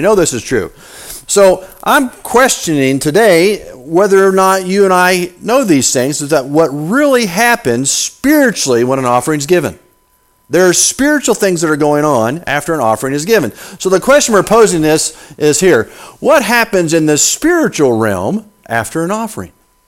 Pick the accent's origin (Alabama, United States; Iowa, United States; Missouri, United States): Missouri, United States; Edina; there was a haunted house literally right down the road from where I was growing up in Edina, Missouri. Edina, Missouri. Anybody ever been to Edina? That's a long ways from here.